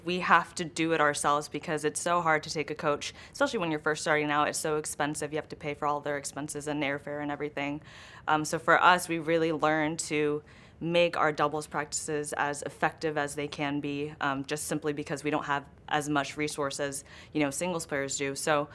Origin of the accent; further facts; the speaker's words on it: Los Angeles, California, United States; Well, I grew up in Los Angeles. I grew up in Griffith Park.